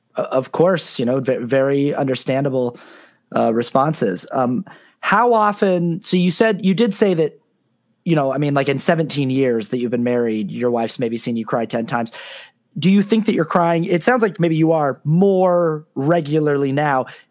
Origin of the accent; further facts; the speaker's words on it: Sandy, Utah, United States; I was raised in Sandy, Utah. My family's LDS.